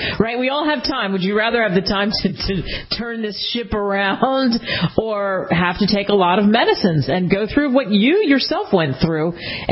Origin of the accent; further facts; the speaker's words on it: Pennsylvania, United States; Listen, I grew up outside of Philly. Hello, cheesesteaks.